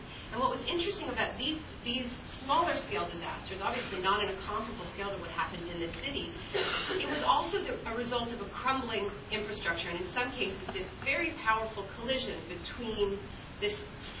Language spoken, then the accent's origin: English; Canada; And I'm Canadian, as you've heard